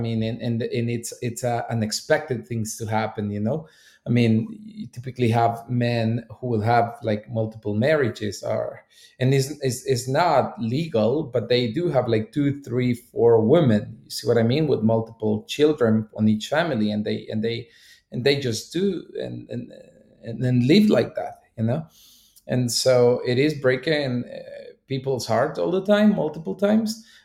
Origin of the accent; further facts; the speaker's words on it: Honduras; I'm Latino. I grew up in Honduras.